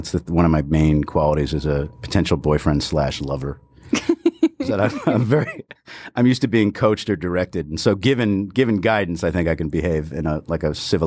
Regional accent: New England, United States; Oysters. I come from New England. Oysters. I could do that.

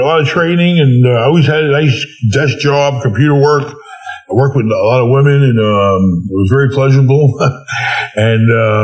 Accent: New York, United States; It's very strange growing up in New York. It's a strange place.

